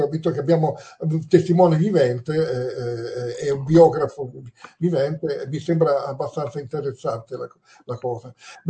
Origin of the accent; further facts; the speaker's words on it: Rome, Lazio, Italy; fu proiettato a Roma, io sono di Roma